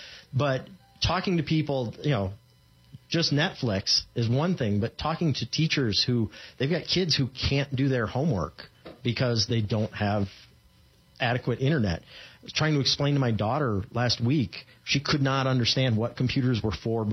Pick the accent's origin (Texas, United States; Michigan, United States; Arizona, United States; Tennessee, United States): Arizona, United States; Mesa; I'm from Phoenix. I grew up in Mesa, and I live in Phoenix now.